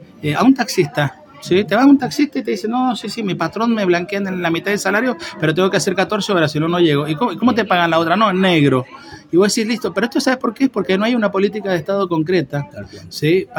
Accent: Mendoza, Argentina; Y ojo que los mendocinos y me incluyo, obviamente, yo soy mendocino, ¿no?

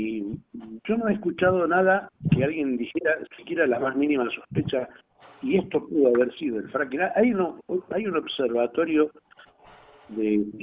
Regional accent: Mendoza, Argentina; que nosotros pensemos como porteños y no como mendocinos

